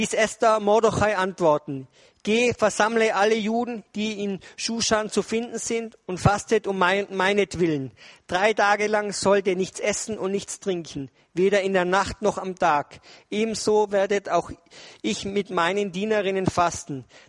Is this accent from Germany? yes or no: no; Austria; ich bin ja in Österreich aufgewachsen, ich bin aber Schweizer und Deutscher. Ja, ich bin Mitteleuropäer.